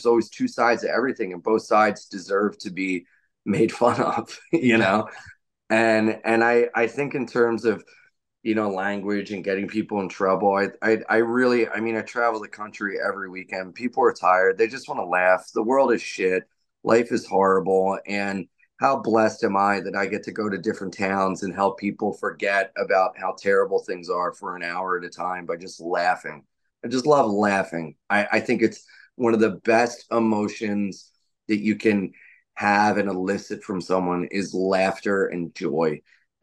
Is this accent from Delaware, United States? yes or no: yes; Wilmington, Delaware, United States; I'm from Wilmington, which is the I grew up behind a shopping center off a main road that's like 5 minutes away from like the city, like bad city, you know?